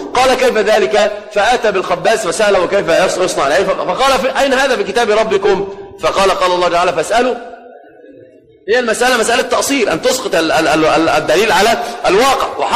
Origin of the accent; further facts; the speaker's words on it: Upper Egypt, Egypt; والتمسك بكتاب الله عندنا في الصعيد أو في الأرياف أو في المدن